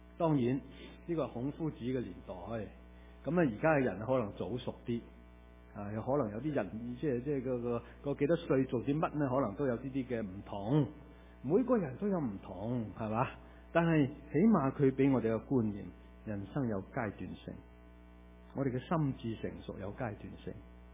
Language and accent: Cantonese; Guangdong, China; 我哋广东人好犀利嘅，咩语言都识嘅。